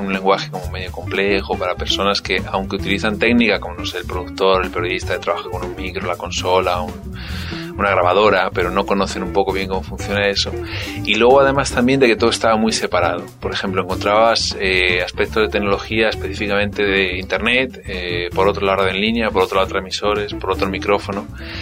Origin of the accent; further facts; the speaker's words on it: Spain; born there; moved away; Nací en España, suficiente por las Zetas, pero bueno, llevo ya más de 10 años, de 11 años trabajando en América Latina